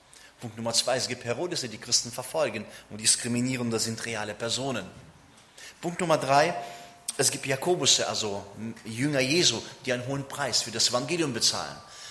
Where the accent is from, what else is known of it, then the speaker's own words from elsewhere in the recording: Bonn, North Rhine-Westphalia, Germany; ich komme aus Bonn